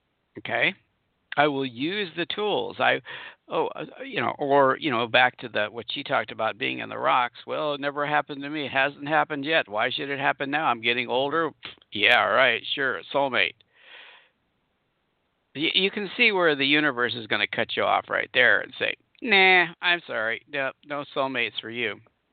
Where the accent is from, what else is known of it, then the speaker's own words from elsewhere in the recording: Kansas, United States; I'm an unknown from Kansas.